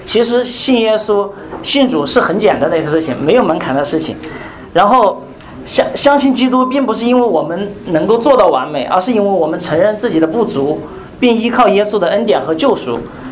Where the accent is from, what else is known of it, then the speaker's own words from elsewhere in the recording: Hunan, China; moved away as an adult; 我来自湖南的一个古老的农村，在我的家乡从小我就经历了很多神奇的故事